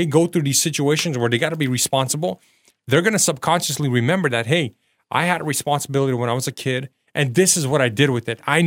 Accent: Portland, Oregon, United States; I'm from Portland, Oregon. And when I was a kid, people took care of their house, their homes.

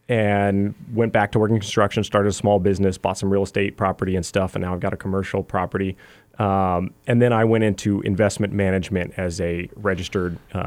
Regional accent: Alaska, United States; my family is third generation Alaskan. So we came up here from Wisconsin in the 30s or so. My dad was born in Anchorage. He went to college up here in the 70s at UAF. I went to college at UAF

